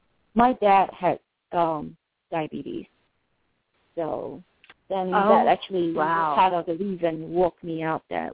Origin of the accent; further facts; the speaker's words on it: Singapore; I grew up in Singapore, and our typical staple food are rice, noodle, and bread.